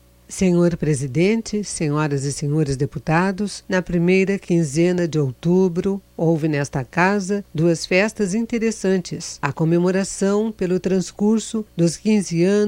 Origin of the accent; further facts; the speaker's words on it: Araguacema, Tocantins, Brazil; não apenas a saudade da minha terra natal, Araguacema